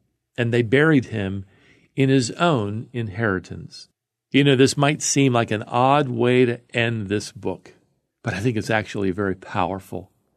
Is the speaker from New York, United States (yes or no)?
no; Norfolk, Virginia, United States; Growing up in Norfolk, Virginia, one of my favorite places to visit in downtown Norfolk was the MacArthur Memorial.